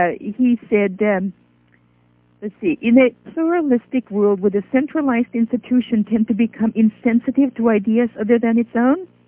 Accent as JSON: {"language": "English", "country": "Norway", "tie": "born or raised there", "moved": "yes", "said": "since I grew up in Norway, and we lived in peace and freedom"}